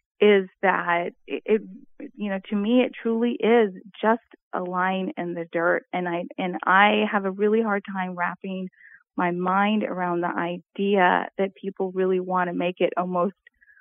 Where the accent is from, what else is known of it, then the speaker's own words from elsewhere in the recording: San Diego, California, United States; I grew up in San Diego, so close to the Mexican border that you could literally see Mexico from where I lived.